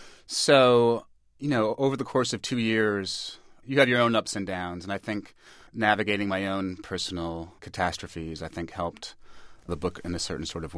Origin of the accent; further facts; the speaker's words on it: New York, United States; I grew up in New York in the 70s